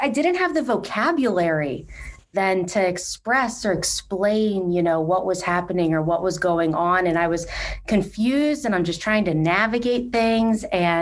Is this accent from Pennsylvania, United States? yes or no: yes; Pennsylvania, United States; So I grew up right outside of Philly, and I was a weird kid.